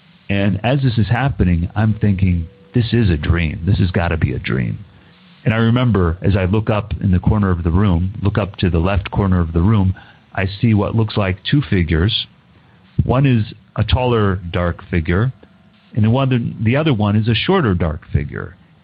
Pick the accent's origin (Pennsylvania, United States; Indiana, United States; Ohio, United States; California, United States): Indiana, United States; South Bend; moved away as an adult; now in Suwon, South Korea; and I'm originally from Indiana, South Bend, Indiana. And my story takes place back in 2002. Back in 2002, I made my first journey across the world to live in South Korea.